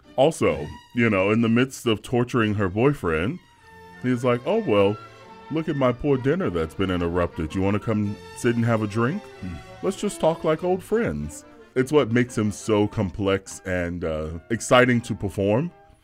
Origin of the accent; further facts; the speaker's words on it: Atlanta, Georgia, United States; I'm from the wonderful city of Atlanta, and fortunately, I come from a very musical family.